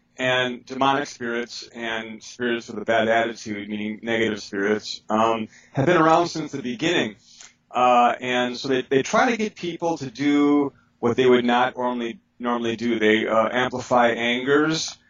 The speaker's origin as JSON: {"language": "English", "town": "Milwaukee", "region": "Wisconsin", "country": "United States", "tie": "born or raised there", "said": "I was born with psychic ability and I grew up in Milwaukee, Wisconsin. I am 58 years old now."}